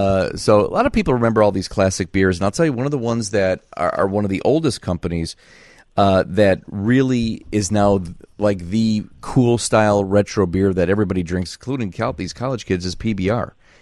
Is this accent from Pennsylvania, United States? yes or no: no; Chicago, Illinois, United States; And we had all the vintage beers that we grew up in Chicago, and those are some of the cans that I remember growing up.